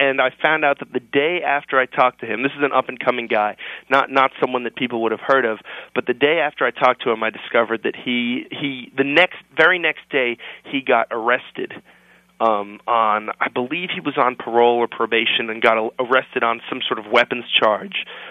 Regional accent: Boston, Northeast, United States; also born or lived in Africa / Scotland; I lived the first years of my life in Africa and then in Scotland, but I mainly grew up here in the Northeast, in Boston and Connecticut.

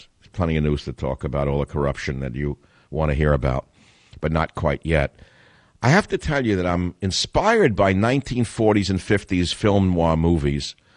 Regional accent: Bronx, New York, United States; I'm not from Curia and I'm not from Ives. I'm from the Bronx.

